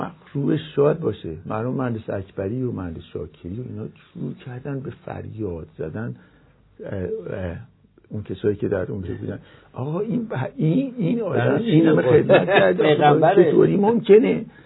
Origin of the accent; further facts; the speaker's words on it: Nahavand, Hamadan, Iran; 3 سال نیم اونجا بودم، هنوز که هنوزه هر بار پشت تلویزیون میبینم که از اونجا میاد، از شهر عزیزم نهاوند